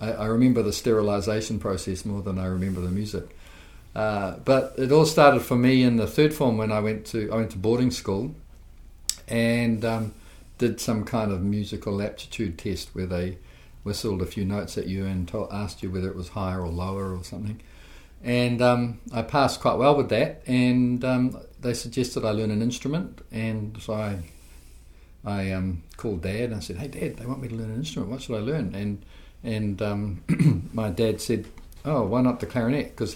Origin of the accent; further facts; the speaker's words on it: Rotorua, Bay of Plenty, New Zealand; Yeah, I grew up in Whakarewa, whatever, and when exploring the mud pools, would sometimes sort of go AWOL from home